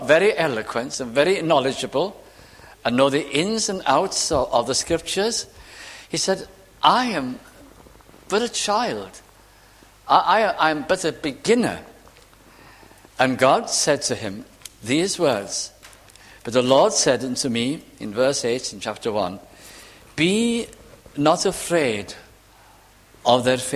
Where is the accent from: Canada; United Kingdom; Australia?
United Kingdom; Wales; because although I was from North Wales, my Welsh was Lancashire Welsh.